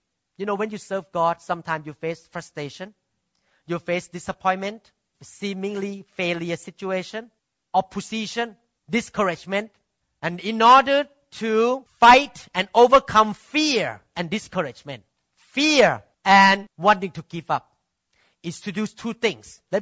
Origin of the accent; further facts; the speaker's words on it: United States; I just want to introduce myself. I'm from America.